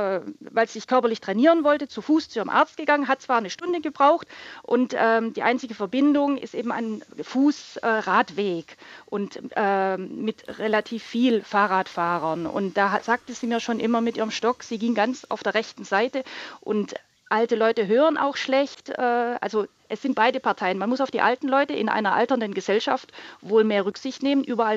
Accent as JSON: {"language": "German", "region": "Baden-Württemberg", "country": "Germany", "said": "Ich komme ursprünglich aus dem Kurort in Baden-Württemberg"}